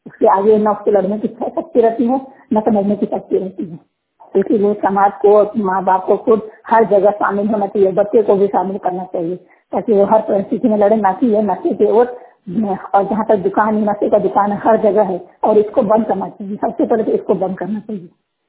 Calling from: Bandhanwar, Jharkhand, India; मैं झारखंड राज्य झारखंड गोड्डा जिला से बोल रही हूँ। मेरे गांव का नाम बंधनवार है।

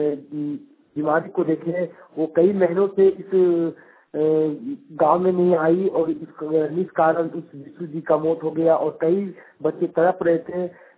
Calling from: Jharkhand, India; हमारे जिला कोडरमा जिला के अंतर्गत दुमचास प्रखंड में एक जीवराडी गांव है

